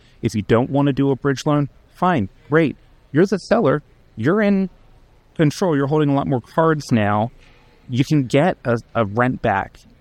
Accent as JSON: {"language": "English", "region": "Maryland", "country": "United States", "said": "Well, being that I'm from Maryland, we are still seeing a lot of appreciation in our market."}